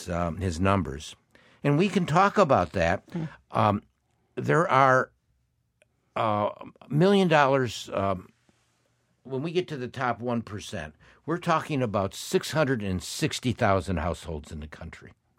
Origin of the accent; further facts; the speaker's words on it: Midwest, United States; You know, being a Midwesterner, I mean, people, you would know